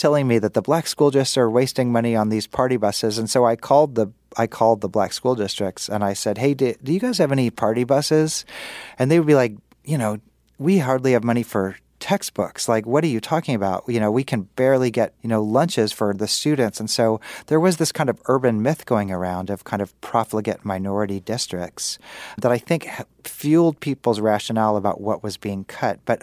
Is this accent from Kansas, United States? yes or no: yes; Kansas City, Kansas, United States; I mean, as you mentioned, Kansas, I'm from Kansas City, and I kind of saw this happening as I was growing up.